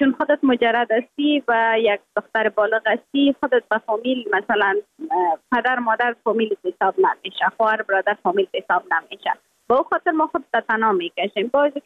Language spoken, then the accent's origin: Persian; Afghanistan; یکانه چیزی که من از افغانستانم روی خود وعده کرده بودم، برآمده بودم، به می وعده برآمده بودم که من دوباره از خود یک چیز ساخته پس میایم افغانستان